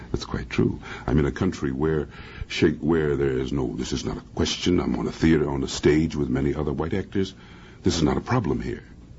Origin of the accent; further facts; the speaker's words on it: New Jersey, United States; And so I grew up in Jersey in a rather southern atmosphere. And my father was a minister, and I was shaped against that background.